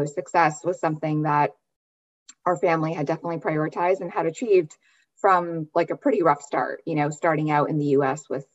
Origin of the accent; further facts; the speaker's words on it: Connecticut, United States; So I grew up in Connecticut in the US in a small town. I'm Indian by background.